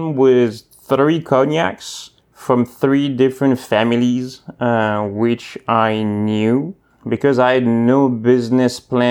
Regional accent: Bordeaux, Nouvelle-Aquitaine, France; accent: French; English is a second language; I have a slight accent. So that is because I am born and raised in France, in Southwest France, in Bordeaux.

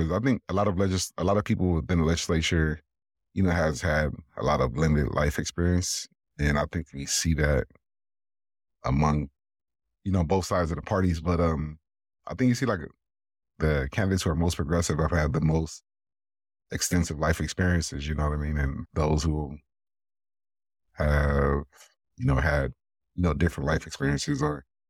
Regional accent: Compton, California, United States; me and myself growing up in Los Angeles County and in Compton

